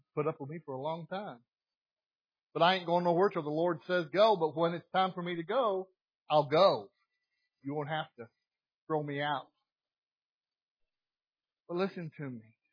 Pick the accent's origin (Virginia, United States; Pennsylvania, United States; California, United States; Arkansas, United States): Arkansas, United States; I'm from Arkansas. We got a Baptist preacher on every corner in the church somewhere.